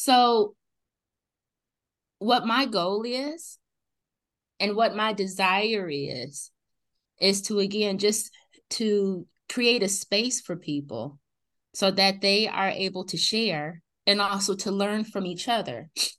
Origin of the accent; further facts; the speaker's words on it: Michigan, United States; moved away; I grew up in Michigan. I've been away for over 17 years.